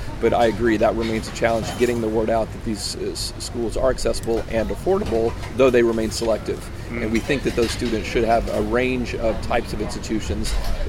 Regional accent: Austin, Texas, United States; I grew up in Austin, Texas, and I took Swarthmore off the list because it was too expensive.

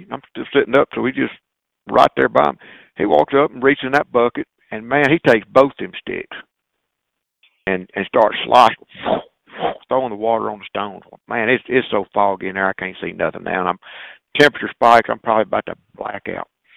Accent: Mississippi, United States; You know, I'm from Mississippi. I, you know, this ain't nothing.

